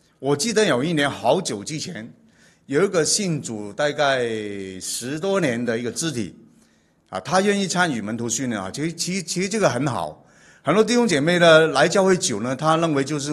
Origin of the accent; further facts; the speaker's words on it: Guangdong, China; 我们广东人说哈，举头三尺有神明嘛